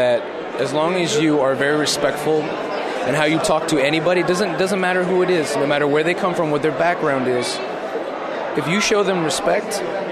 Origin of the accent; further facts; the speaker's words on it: El Sobrante, California, United States; I am 32 years old, and I grew up in El Sobrani, California.